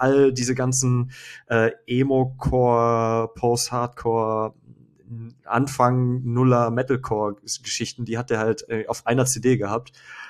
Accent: North Rhine-Westphalia, Germany; Ich bin ja groß geworden am Niederrhein in einem relativ katholischen Ort.

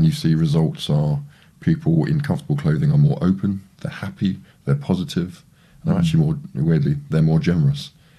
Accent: United Kingdom; I'm very British.

